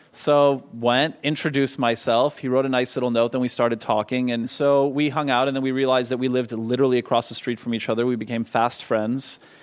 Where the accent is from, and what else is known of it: Montreal, Quebec, Canada; born or raised there